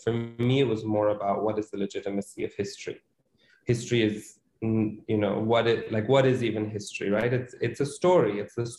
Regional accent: Sindh, Pakistan; also born or lived in Damascus, Syria; So I grew up in Pakistan. I was born in Damascus. I was born in Syria, but I when I was about three and a half, we moved back to Pakistan, and Lebanese on my mother's side, so also have connections there. But yeah, I mean, I'm a through and through Pakistani Sindhi boy.

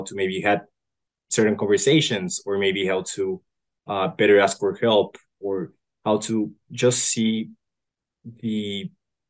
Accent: Colombia; when I was very young, growing up in Colombia

